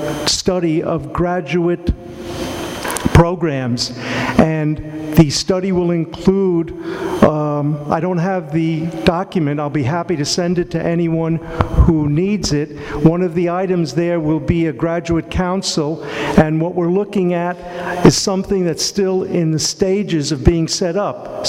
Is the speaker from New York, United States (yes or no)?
yes; New York City, New York, United States; When I was growing up in New York City, between 1957, when the Dodgers and the Giants moved to the West Coast, and 1962, when the Mets were born